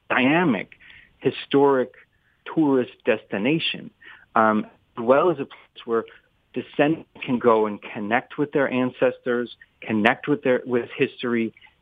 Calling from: San Francisco, California, United States; I live out in San Francisco. I'm calling in from California

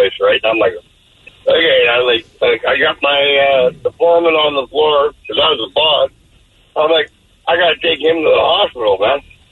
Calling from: Victoria, British Columbia, Canada; Hey, I'm calling from Victoria, British Columbia.

